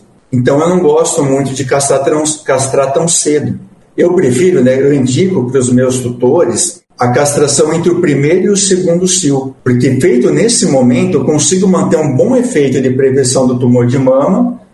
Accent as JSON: {"language": "Portuguese", "region": "Paraná", "country": "Brazil", "said": "eu vim do Paraná. Em Paraná a gente não tem ali ainda o vetor da leishmaniose"}